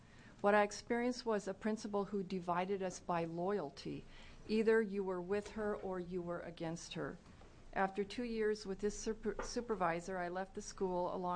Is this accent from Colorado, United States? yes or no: no; Portland, Oregon, United States; I'm from Portland, where I grew up.